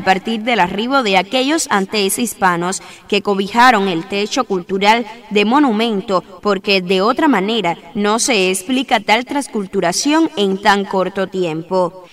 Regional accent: Cuba; todos somos cubanos y casi no se nota la diferencia.

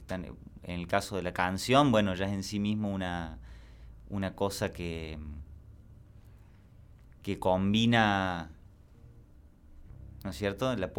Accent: Córdoba, Argentina; accent: Cordoban tonada; Es muy particular también nuestra forma de hablar, que nosotros no nos damos cuenta de eso. Yo no me escucho la tonada que tengo. Tengo amigos de otros lados que me dicen que tengo mucha tonada.

